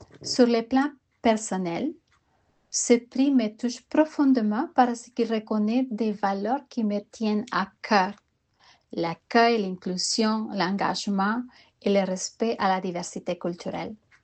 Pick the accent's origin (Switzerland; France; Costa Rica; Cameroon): Costa Rica; moved away as an adult; now in Canada; Mon parcours en éducation a commencé chez moi, au Costa Rica, où j'ai enseigné les sciences sociales au secondaire ainsi qu'en éducation aux adultes avant d'émigrer au Canada.